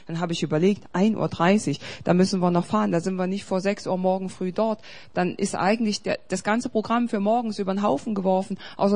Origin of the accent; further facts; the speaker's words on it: East Germany, Germany; ich bin ja als Katholikin aufgewachsen in der DDR.